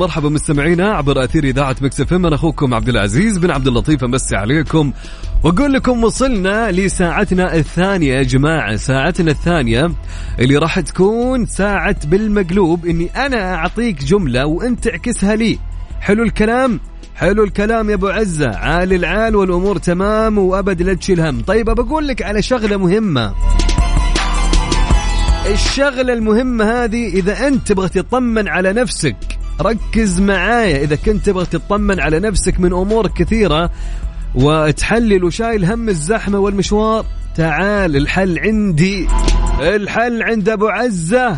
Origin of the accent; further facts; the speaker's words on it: Mecca, Makkah Province, Saudi Arabia; وجاي عندنا في مكة.